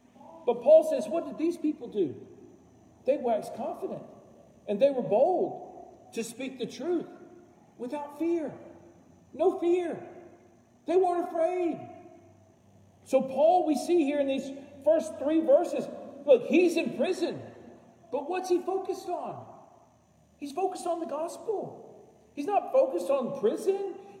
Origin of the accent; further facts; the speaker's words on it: Texas, United States; I grew up in Texas.